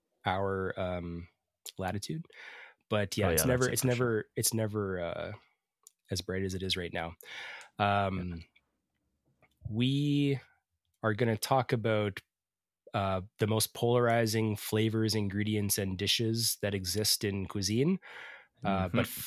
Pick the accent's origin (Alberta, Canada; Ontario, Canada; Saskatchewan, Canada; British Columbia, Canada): Alberta, Canada; Edmonton; We're two chefs from Edmonton, Alberta, Canada.